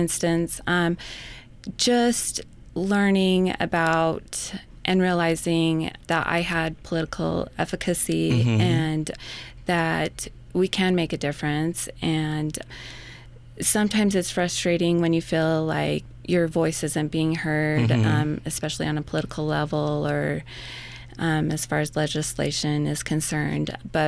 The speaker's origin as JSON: {"language": "English", "town": "Blackfoot", "region": "Idaho", "country": "United States", "said": "I am originally from Blackfoot. However, I moved to Pocatello in 2001"}